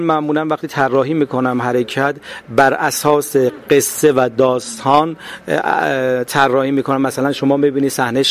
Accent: Iran; ما ایرانی هستیم

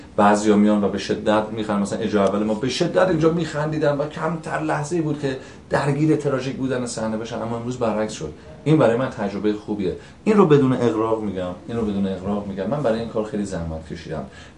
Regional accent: Hamadan, Iran; خود من همدانی هستم و نمیخواستم ادای یک لهجه دیگر رو در بیارم که وسطاش بمونم یا تظاهر به یک آدمی که شهرستانی باشه، خواستم لهجه رو انتخاب کنم که تو خونمه، تو جسممه

